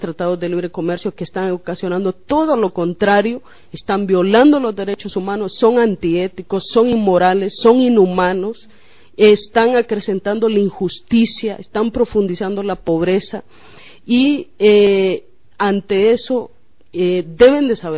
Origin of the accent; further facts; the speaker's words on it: Honduras; nosotros como pueblo hondureño estamos viviendo todo lo contrario.